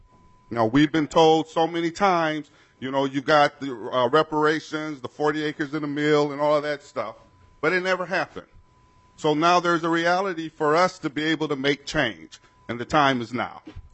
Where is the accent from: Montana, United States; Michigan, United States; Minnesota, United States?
Minnesota, United States; Minneapolis; I'm a resident, or I am a Northsider, born and raised in North Minneapolis, went to Minneapolis North High